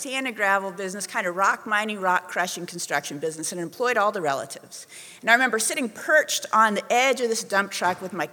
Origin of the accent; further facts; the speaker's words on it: Oregon, United States; as a kid, I grew up in Southern Oregon. So my family's actually lived in Southern Oregon in the Rogue Valley for six generations.